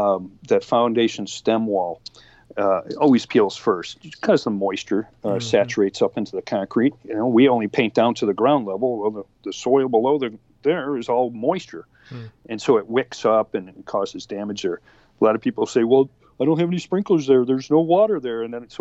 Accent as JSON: {"language": "English", "town": "Buffalo", "region": "New York", "country": "United States", "lives_now": "Arizona, United States", "said": "Because I'm from Buffalo, New York, and we had 3-foot chain link fences in between houses."}